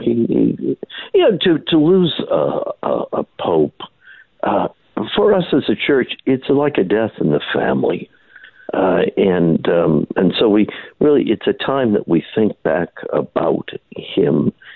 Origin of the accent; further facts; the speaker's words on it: the South, United States; And, hey, I'm from the South.